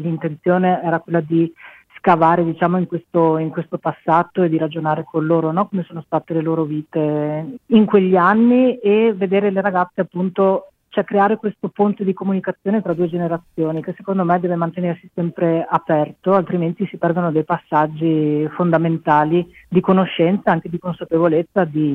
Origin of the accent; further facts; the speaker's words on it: Borgo Valsugana, Trentino-Alto Adige, Italy; le riprese le abbiamo fatte a Borgo Valsugana, che è il mio paese, in Bassa Valsugana